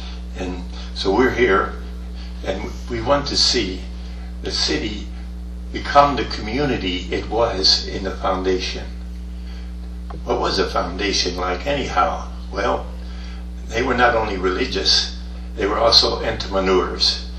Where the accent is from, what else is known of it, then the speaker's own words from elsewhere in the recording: Bethlehem, Pennsylvania, United States; And I was born in Bethlehem. I worked in Bethlehem Steel for 23 years.